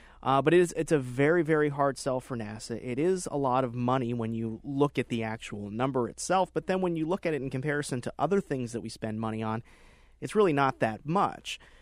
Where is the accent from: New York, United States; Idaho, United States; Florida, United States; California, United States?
Florida, United States; I grew up in South Florida. I went to school down there in Broward County